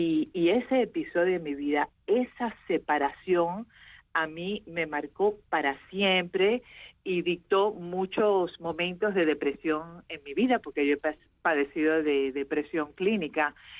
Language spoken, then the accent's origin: Spanish; Cuba; moved away; Salimos de Cuba con mi abuela Julita